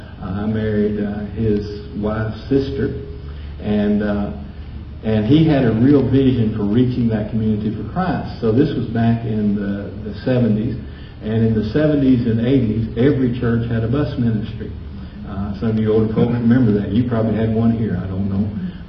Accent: Huntsville, Alabama, United States; But I was born in Huntsville, Alabama. I was born there because I wanted to be near my mother. And I grew up there, and Huntsville is in the north part of Alabama.

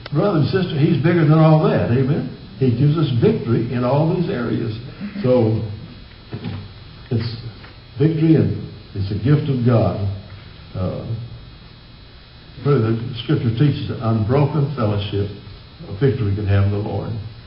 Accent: Hearn, Texas, United States; I was pastor at 18, just outside of my hometown of Hearn, Texas.

